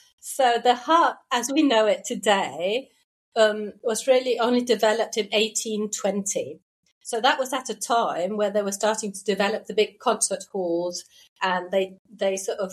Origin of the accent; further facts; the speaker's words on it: Denmark; I grew up in Denmark.